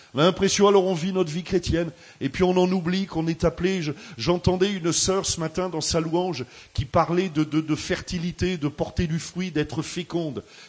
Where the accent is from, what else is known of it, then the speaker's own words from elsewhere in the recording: Limoges, Nouvelle-Aquitaine, France; Vous savez que moi je viens de Limoges.